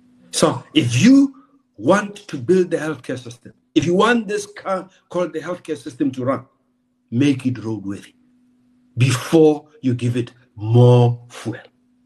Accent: South Africa; as a South African, you should be able to access your care from a public or private provider

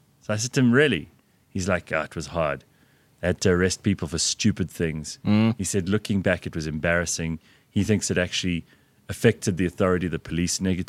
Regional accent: South Africa; One of the things I love about being South African, I'm so happy. Biltong.

